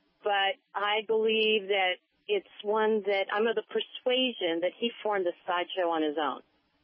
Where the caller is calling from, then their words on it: Lawrence, United States; I'm a Republican from Lawrence, and I am 61 years old.